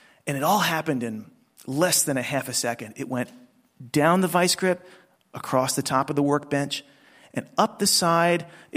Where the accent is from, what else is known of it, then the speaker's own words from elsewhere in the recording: Galena, Maryland, United States; And I come from Kent County on the eastern shore of Maryland, and there's not that much to do in Kent County. I come from a place called Galena, Maryland, and the nearest supermarket is 18 miles away.